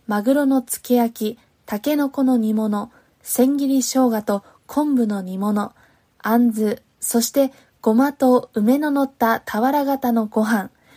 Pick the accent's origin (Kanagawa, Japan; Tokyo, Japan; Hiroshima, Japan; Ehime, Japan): Kanagawa, Japan; Yokohama; 私は横浜生まれ、横浜育ちの浜っ子なので、